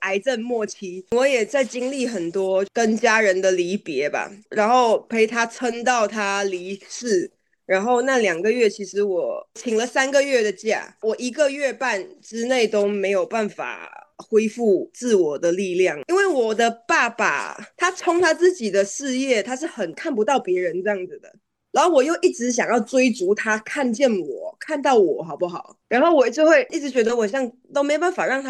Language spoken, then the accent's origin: Chinese; Johor Bahru, Johor, Malaysia; moved away as an adult; also born or lived in Kuching / Singapore; now in Taiwan; 我在古晋出生，然后我一岁就被带去新加坡，三四岁在新山，然后到十九岁来台湾。对啊，所以我其实都是一直在跨越新加坡跟新山，所以我在那边接触到的东西其实就是英文、马来文、华语